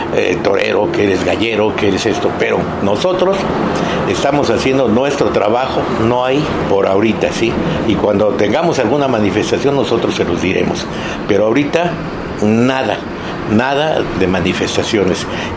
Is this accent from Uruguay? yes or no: no; Mexico; Somos mexicanos, no tenemos que imitar a otros países